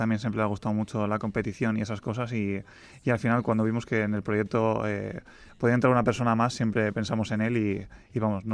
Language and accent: Spanish; Spain; nosotros somos los únicos españoles que la han hecho